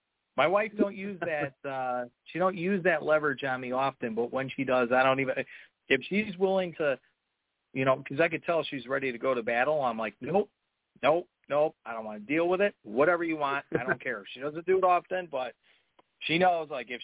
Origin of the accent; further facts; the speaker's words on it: Chicago, Illinois, United States; You know, you could tell I'm from Chicago, right? Hey, yo.